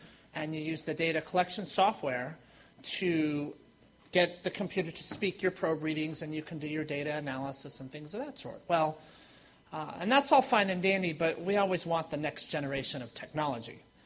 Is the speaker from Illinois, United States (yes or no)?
yes; Illinois, United States; Wow, it's a pleasure to be back in my home state of Illinois.